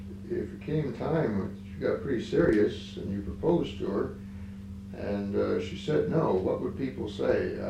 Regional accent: Ohio, United States; Well, I grew up in Ohio, and I think things are different

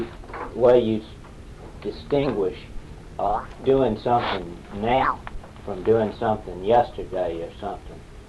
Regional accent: Memphis, Tennessee, United States; now in Atlanta, United States; I was raised near Memphis, Tennessee. But we live at Atlanta now.

